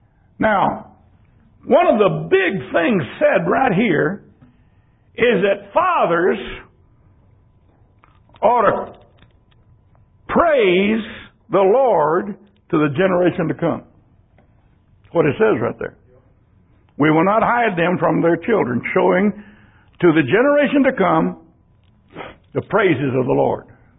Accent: Texas, United States; born there; I was born in Texas. I thank God for that. I live in Texas.

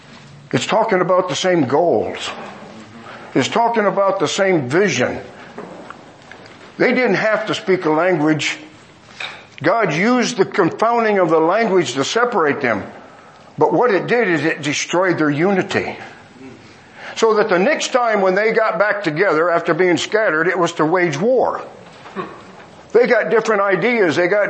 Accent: Michigan, United States; I'm from Michigan, and a 1 hour drive, you take a lunch.

